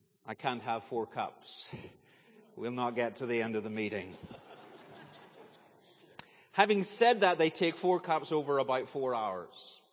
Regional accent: Northern Ireland, United Kingdom; now in Northwest Arkansas, United States; I'm Northern Irish. I usually tease you and say I'm from Northwest Arkansas, which I am. That's where I live. But, of course, the accent's a little further than that.

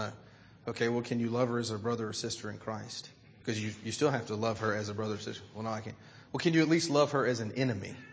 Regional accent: Alabama, United States; I grew up in South Alabama. That's different than southwestern PA.

